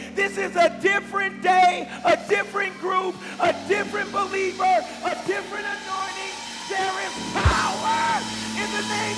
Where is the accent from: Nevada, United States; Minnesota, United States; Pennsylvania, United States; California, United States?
California, United States; Oakland; Yeah, I'm from Oakland, man.